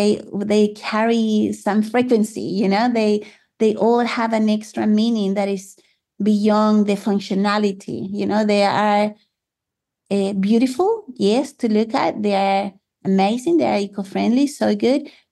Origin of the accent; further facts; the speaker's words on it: Chile; English is a second language; now in New Zealand; I studied design 6 years back at home. I'm from Chile, by the way. That is a strong accent.